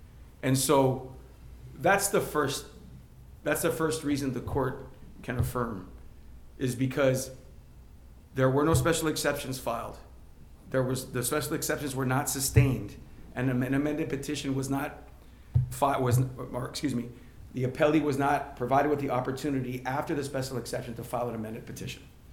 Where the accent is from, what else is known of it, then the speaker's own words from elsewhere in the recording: Dunn, Texas, United States; which is my hometown, by the way.